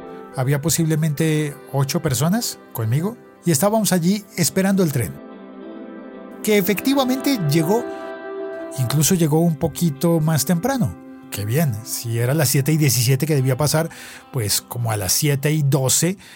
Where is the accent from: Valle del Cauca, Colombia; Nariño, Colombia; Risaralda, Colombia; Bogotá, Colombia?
Bogotá, Colombia; En una churrería famosísima de Chapinero en Bogotá que se llama La Castreña, o en San Ginés, que hay en Bogotá, en la Hacienda Santa Bár